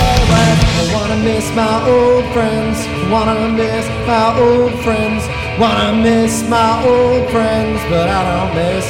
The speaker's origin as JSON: {"language": "English", "town": "Long Island", "region": "New York", "country": "United States", "said": "The joke is we're both from Long Island."}